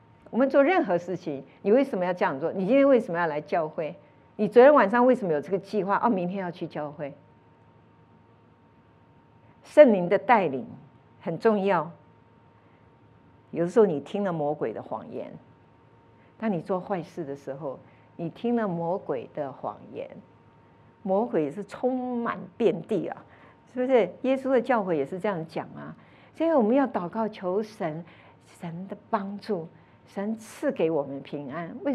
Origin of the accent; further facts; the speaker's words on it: Taiwan; 我们台湾人有一个笑话